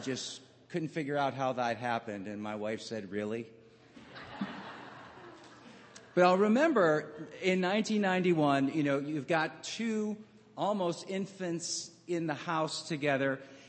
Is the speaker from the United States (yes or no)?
yes; Cleveland, Ohio, United States; Now, like I said, I'm from Cleveland, and we're used to not winning, so I adopted the Minnesota Twins.